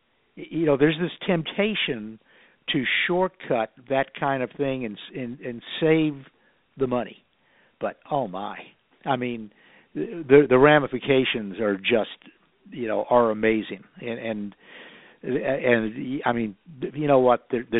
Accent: Connecticut, United States; He was from Connecticut. I was from Connecticut.

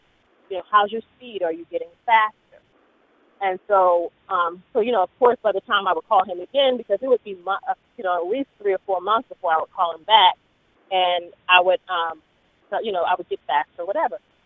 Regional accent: Baltimore, Maryland, United States; I'm from Baltimore, and Reggie Wells came to Baltimore.

